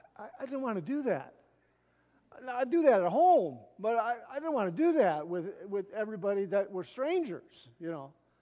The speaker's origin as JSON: {"language": "English", "town": "Walled Lake", "region": "Michigan", "country": "United States", "tie": "born or raised there", "said": "I grew up in Walled Lake, Commerce, and while it was still fairly rural when I grew up there, it was not farmland."}